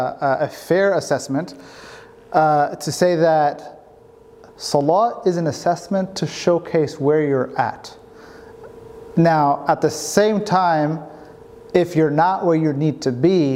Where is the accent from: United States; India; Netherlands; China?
India; English is a second language; you know, being an Indian, I think what yoga has become here in this country is very different from what it is in reality.